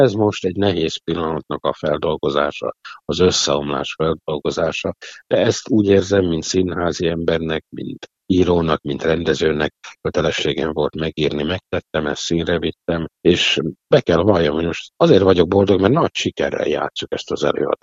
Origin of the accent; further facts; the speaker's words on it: Subotica, Vojvodina, Serbia; born there; Tehát én szabadkai születésű vagyok, ugye hát az elszakított területen születtem